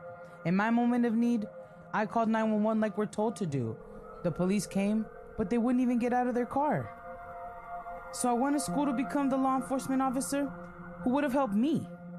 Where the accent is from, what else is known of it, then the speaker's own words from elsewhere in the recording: Los Angeles, California, United States; What makes LA home? To me, it's the people. I grew up in Highland Park.